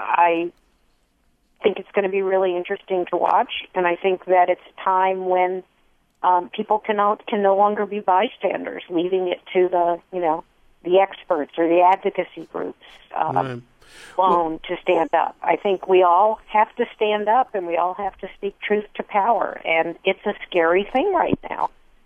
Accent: United States; But I think that's not my job as an American.

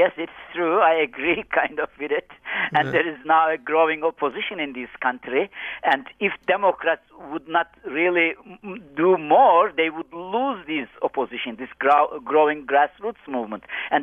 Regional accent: Turkey; I grew up in Turkey. My socialization was in Turkey. I was very active in students' movement. I'm coming from a progressive family.

